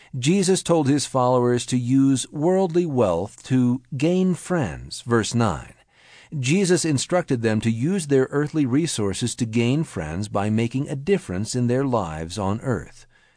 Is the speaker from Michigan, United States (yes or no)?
no; Oregon, United States; Then, when I land in Oregon, I'm more home. When I come to my hometown, everything looks familiar.